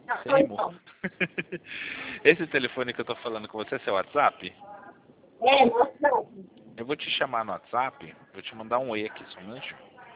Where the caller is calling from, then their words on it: Sorocaba, São Paulo, Brazil; Eu falo de Sorocaba